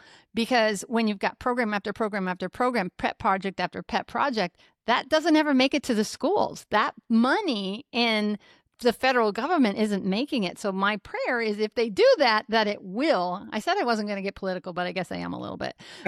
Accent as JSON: {"language": "English", "region": "Nebraska", "country": "United States", "tie": "born or raised there", "moved": "as an adult", "lives_now": "Texas, United States", "said": "And I've lived in multiple states, I grew up in Nebraska, but I lived in multiple states as an adult and moved down here 3.5 years ago."}